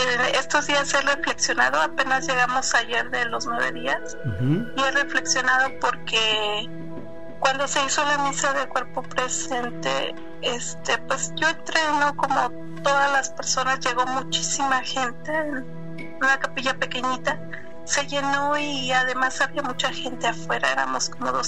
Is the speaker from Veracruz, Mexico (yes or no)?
yes; Veracruz, Mexico; yo soy de Veracruz, fui a un pueblito del estado de Puebla